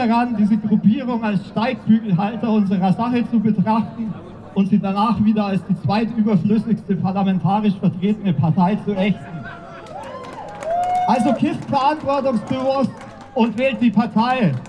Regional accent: Bavaria, Germany; Ich stamme aus Bayern

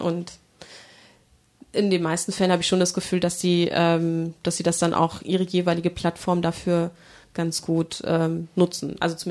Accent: East Germany, Germany; ich bin ja auch im Osten groß geworden, wenn ich mir angucke, DDR

